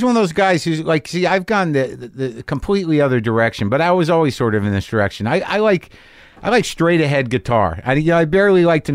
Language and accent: English; New Mexico, United States; also born or lived in New Jersey, United States; I grew up in New Mexico, but, like, I'm born in Jersey. My parents are from Jersey. I'm, you know, Jersey genetics.